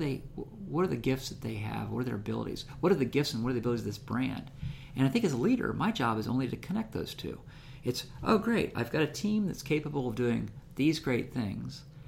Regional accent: Kansas, United States; And I'm from Kansas, and small town Kansas.

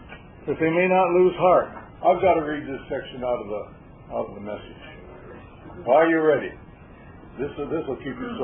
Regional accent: Rockford, Illinois, United States; Just before I was a Christian, I'd come out of the Army and was looking for a job in my hometown of Rockford.

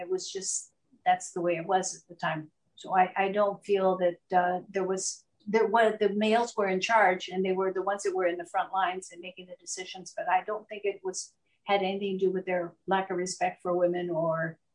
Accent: Los Angeles, California, United States; I felt discriminated against, but never in my hometown of Los Angeles or as I was going to college, junior college or state college or university, UC Berkeley or UC Davis.

